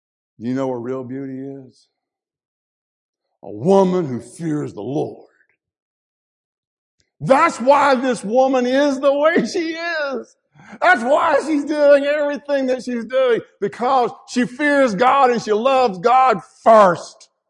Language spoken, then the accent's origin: English; Mississippi, United States; folks, I'm from Mississippi. And when we get a half an inch of snow, we close everything down because we don't like it.